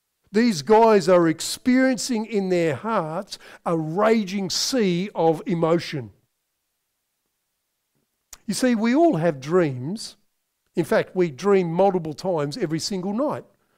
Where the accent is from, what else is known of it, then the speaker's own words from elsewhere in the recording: Devonport, Tasmania, Australia; I grew up in Devonport in Tassie, so this is my parents' hometown